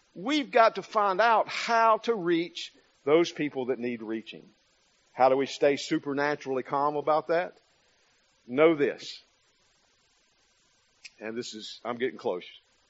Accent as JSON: {"language": "English", "country": "United States", "said": "As an American in a different country, everybody wants to talk about what's going on in America to me."}